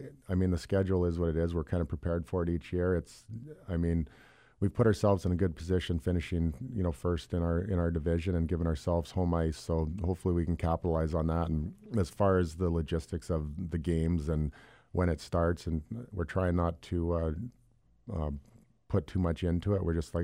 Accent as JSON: {"language": "English", "region": "British Columbia", "country": "Canada", "said": "You know, being from British Columbia, I cheered for Edmonton actually"}